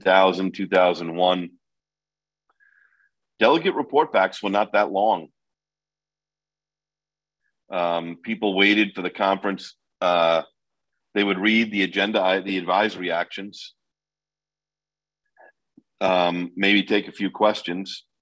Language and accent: English; New York, United States; Now, I grew up in New York, so I'd already been to Stepping Stones.